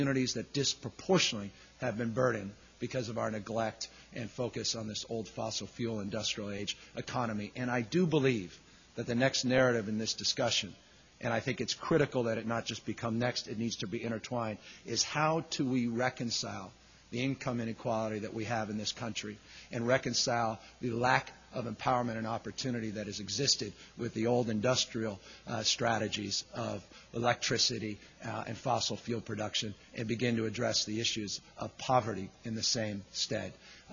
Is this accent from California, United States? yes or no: yes; California, United States; My great hope and expectation as a Californian is to see those gas and oil rigs off the coast of California completely replaced with wave energy systems